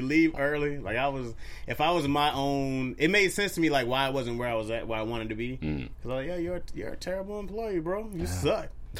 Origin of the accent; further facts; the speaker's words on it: Lansing, Michigan, United States; Some people are like, oh, I hate my hometown. I'm like, nah, like, I like Lansing. Like, I go back and I appreciate it. It was a great place to be raised.